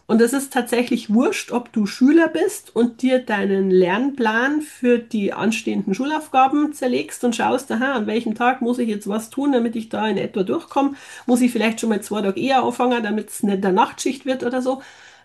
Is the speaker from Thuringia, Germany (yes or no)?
no; Bavaria, Germany; Ich bin in Niederbayern geboren, aufgewachsen, bin nach einem Abstecher von nach München in die große Stadt